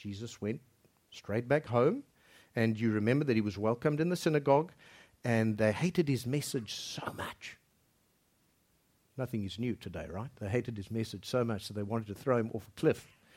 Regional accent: Zimbabwe; born there; moved away; also born or lived in United Kingdom / South Africa; My parents were born in Egypt. I was born in Zimbabwe. I spent my teen years in the United Kingdom, many years in South Africa, and here we are. Where am I from? But having spent over 35 years in Cape Town, it's in my heart.

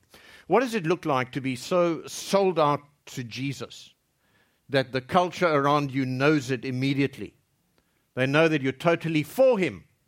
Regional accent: South Africa; if I'm only sort of legally loyal to my home country, South Africa, because the law requires it

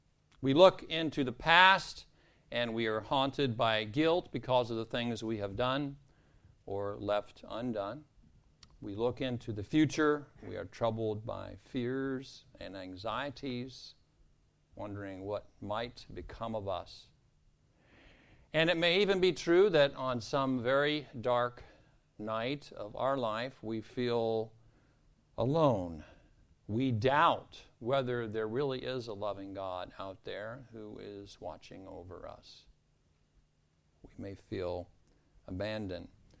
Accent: Ohio, United States; In my home state of Ohio in the United States, automobiles do not have to be inspected

